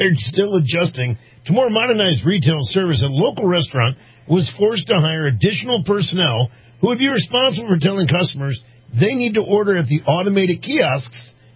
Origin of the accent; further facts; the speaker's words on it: Washington, District of Columbia, United States; I grew up in Washington, D.C. Do you know we did not have a McDonald's, in at least where we lived in D.C.?